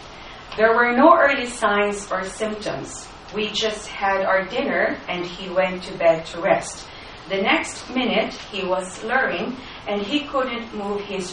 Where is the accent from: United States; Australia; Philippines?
Philippines; now in Japan; I'm from the Philippines.